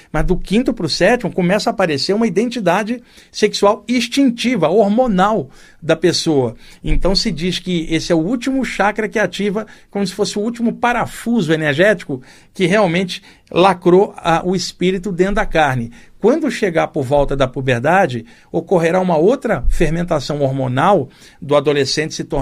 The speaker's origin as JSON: {"language": "Portuguese", "region": "Rio de Janeiro", "country": "Brazil", "tie": "born or raised there", "lives_now": "São Paulo, Brazil", "said": "lá no Rio de Janeiro, onde eu cresci, existe uma expressão para isso"}